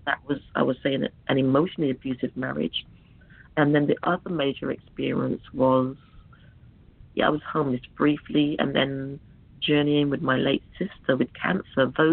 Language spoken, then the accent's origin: English; London, United Kingdom; Okay, I was brought up in London, in Willesden. I'm the eldest of, well, there were three of us.